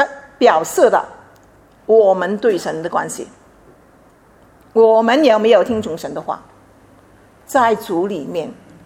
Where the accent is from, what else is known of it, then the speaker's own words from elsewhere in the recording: China; 特别是我们中国人很不容易